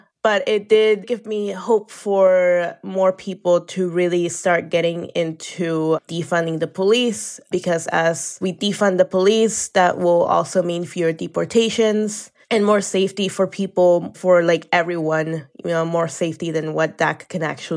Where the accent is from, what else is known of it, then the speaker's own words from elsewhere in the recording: Peru; I'm originally from Peru.